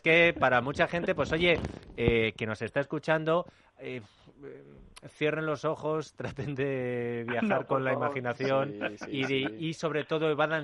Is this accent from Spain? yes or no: yes; Spain; Yo soy de España